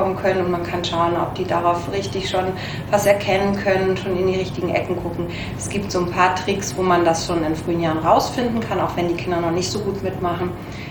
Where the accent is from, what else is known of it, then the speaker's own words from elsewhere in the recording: Bremen, Germany; born there; Ich komme ursprünglich gebürtig aus Bremen und habe in München an der Technischen Universität Albrechts-Wedding meine Ausbildung gemacht.